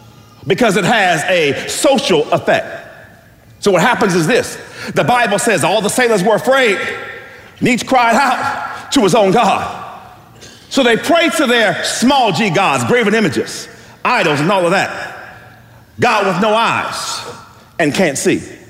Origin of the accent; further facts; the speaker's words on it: Youngstown, Ohio, United States; I told you all that I grew up in Youngstown, Ohio. I went to Camel Memorial High School.